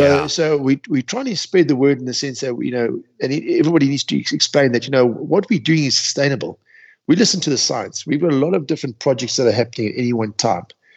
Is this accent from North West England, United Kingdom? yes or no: no; Scotland, United Kingdom; I'm Scottish deep down inside.